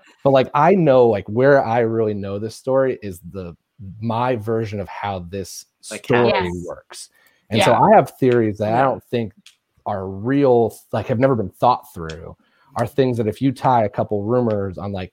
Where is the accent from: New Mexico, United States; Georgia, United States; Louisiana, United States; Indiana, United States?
Indiana, United States; I'm the person from Indiana that knows Cats.